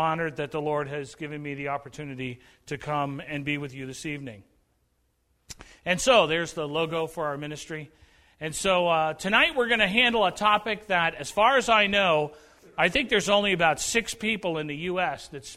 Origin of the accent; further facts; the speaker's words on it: Massachusetts, United States; My history is such that I grew up in New England on an island off the coast of Massachusetts